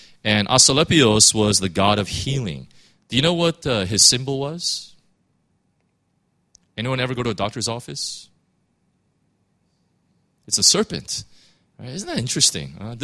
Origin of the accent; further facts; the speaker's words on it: Los Angeles, California, United States; I come from Los Angeles.